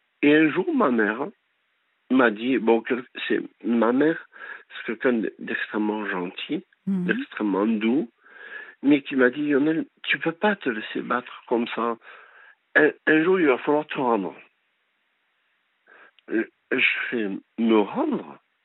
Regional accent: Tarbes, Occitanie, France; Alors, je viens de Tarbes, enfin, je suis de Tarbes

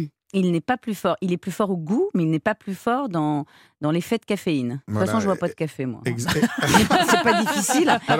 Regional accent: Brittany, France; Ça, c'est parce que je suis bretonne. Moi, je suis bretonne et ferré-capienne.

